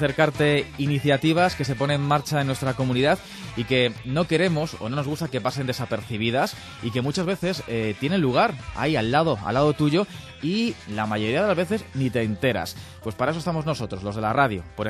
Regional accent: Madrid, Community of Madrid, Spain; somos solidarios los madrileños

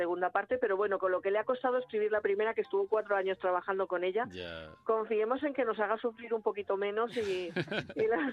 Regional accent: Madrid, Community of Madrid, Spain; los que somos de Madrid

